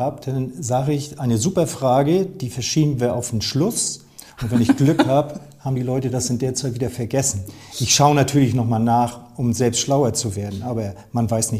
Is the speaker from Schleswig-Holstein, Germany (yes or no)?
yes; Plön, Schleswig-Holstein, Germany; ich bin hier in Plön groß geworden. Ich bin hier in Plön, ja, aufgewachsen.